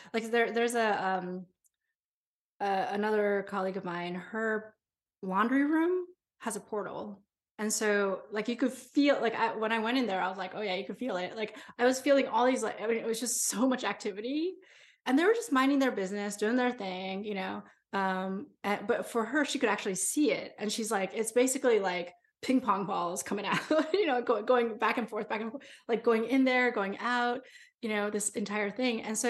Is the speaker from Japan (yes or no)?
yes; Japan; we grew up in Japan, where, like, it's ancient over there, you know, thousands of years of all, and we have the scariest ghost stories.